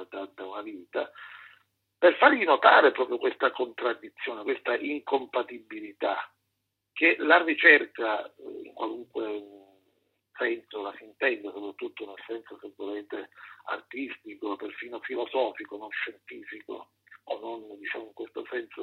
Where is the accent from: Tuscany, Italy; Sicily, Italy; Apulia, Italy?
Sicily, Italy; Palermo; Lo dico non tanto e soltanto come siciliano palermitano